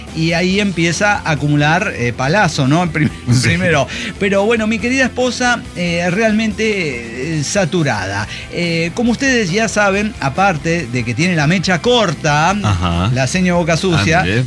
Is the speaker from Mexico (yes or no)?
no; Avellaneda, Santa Fe, Argentina; soy de Avellaneda, Santa Fe, República Argentina.